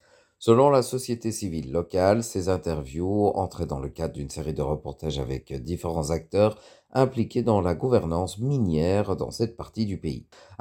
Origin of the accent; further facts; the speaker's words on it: Cameroon; je suis heureuse que vous veniez dans mon pays d'origine, le Cameroun.